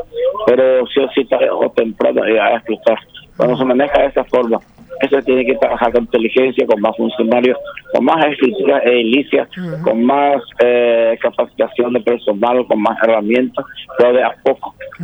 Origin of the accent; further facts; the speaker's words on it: Coronel Oviedo, Caaguazú, Paraguay; tal como nosotros somos de Coronel Oviedo.